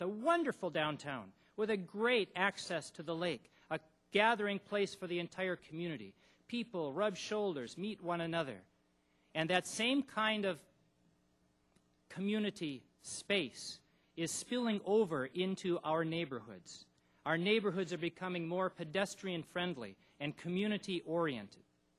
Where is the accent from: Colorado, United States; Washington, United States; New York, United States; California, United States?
Washington, United States; Kirkland; And I say, well, I'm from Kirkland.